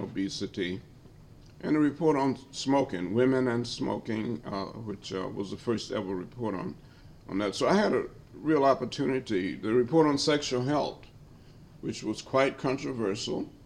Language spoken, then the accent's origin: English; Alabama, United States; So when I was growing up in Alabama and had not been out of Alabama, the place that I heard about all the time was Buffalo.